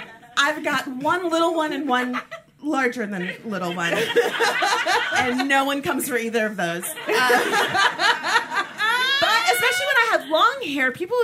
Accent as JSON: {"language": "English", "region": "Florida", "country": "United States", "said": "Yeah, I'm from South Florida, and like every girl would go to Barbados for spring break"}